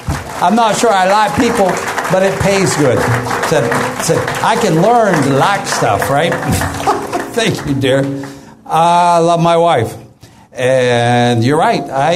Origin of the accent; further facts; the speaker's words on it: Maine, United States; I was raised in the North Woods of Maine. We my brothers and I, we worked.